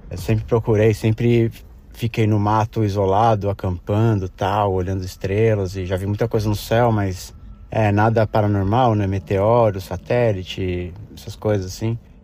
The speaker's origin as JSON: {"language": "Portuguese", "region": "São Paulo", "country": "Brazil", "said": "eu sou de São Paulo"}